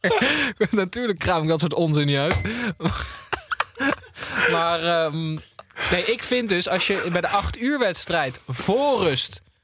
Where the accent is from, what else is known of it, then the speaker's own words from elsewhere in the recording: Friesland, Netherlands; Wij zijn Friezen, we hebben een volkslied, wij zijn Friezen, een apart land.